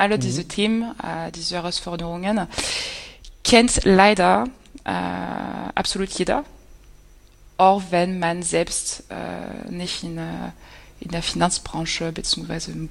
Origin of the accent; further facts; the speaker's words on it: Paris, Île-de-France, France; German is a second language; also born or lived in Germany; dass ich eigentlich gar nicht deutsch bin. Ich bin geboren in Paris, bin immer zwischen Deutschland und Frankreich aufgewachsen, aber in beide Länder gelebt, in beide Länder studiert und in beide Länder gearbeitet. Deswegen kann ich bisschen Deutsch reden.